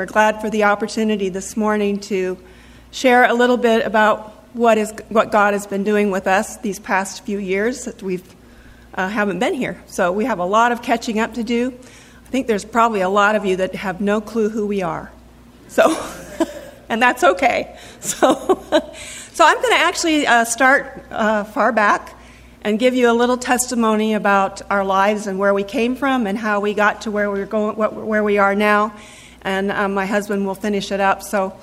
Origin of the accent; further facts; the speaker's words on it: Kenya; moved away as an adult; they ended up in Kenya, East Africa. And I was 2 years old at that time. And so I grew up in Kenya. My mom and dad were missionaries there for 42 years.